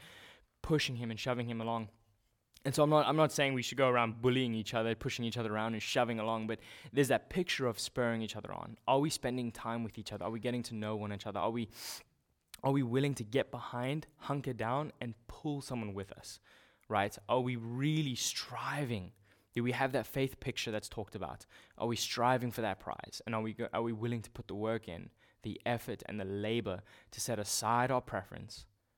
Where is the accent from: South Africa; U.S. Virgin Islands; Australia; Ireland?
South Africa; I did some martial arts growing up in South Africa